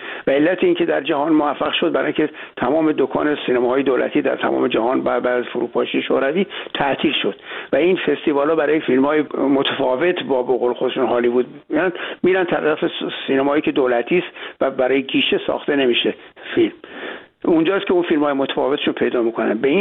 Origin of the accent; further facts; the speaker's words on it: Iran; moved away; وضعیت خودمونو که ما از ایران اومدیم توضیح بدم به جامعه‌ای که به اونجا وارد شده بودیم